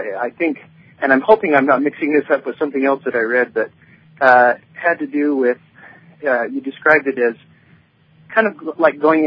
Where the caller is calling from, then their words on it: Salt Lake City, Utah, United States; Yes, this is … I'm calling from Salt Lake City.